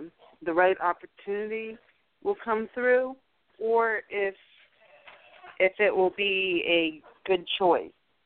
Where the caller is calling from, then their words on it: New Orleans, Louisiana, United States; I'm calling from New Orleans.